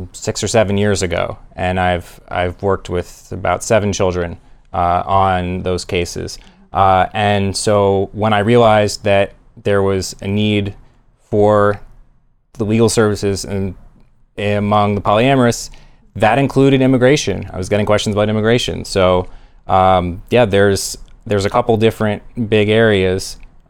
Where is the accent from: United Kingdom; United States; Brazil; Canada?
United States; Tucson, Arizona; I am actually from Tucson.